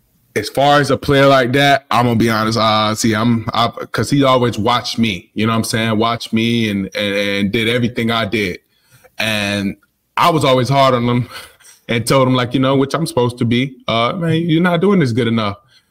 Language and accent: English; North Carolina, United States; He was at Plantation. I came down from North Carolina.